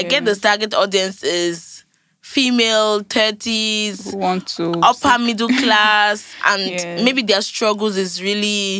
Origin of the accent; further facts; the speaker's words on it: Nigeria; accent: Yoruba; I'll put my Yoruba accent into it.